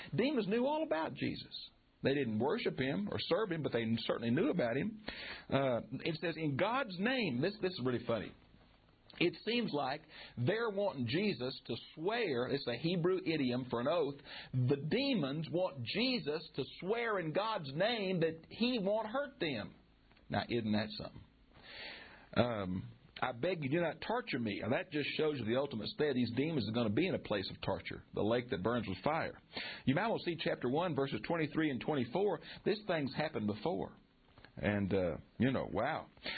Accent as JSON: {"language": "English", "town": "Houston", "region": "Texas", "country": "United States", "tie": "born or raised there", "said": "I've been on the freeway in Houston, my hometown"}